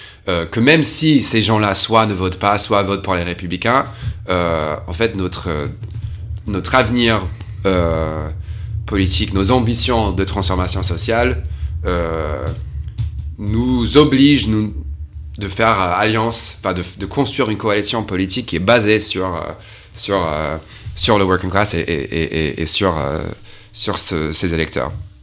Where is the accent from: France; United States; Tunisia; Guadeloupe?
United States; Connecticut; là où j'ai grandi, dans le Connecticut, la banlieue un peu huppée de New York. Quand j'ai habité là-bas